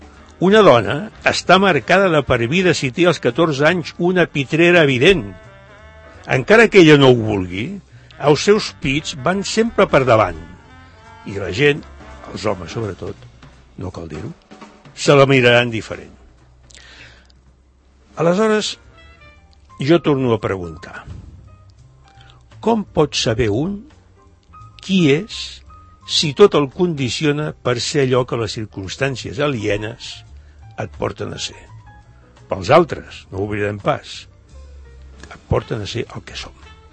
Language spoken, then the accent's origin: Catalan; Barcelona, Catalonia, Spain; born there; now in La Floresta, Spain; Clar que ell viu a Valldoreix i jo a la Floresta, ja s'entén. No considera que tant ell com jo vam néixer a Barcelona